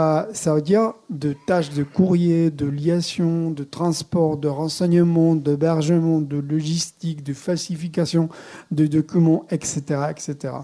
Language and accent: French; Zaragoza, Aragon, Spain; vu que moi je viens de Saragosse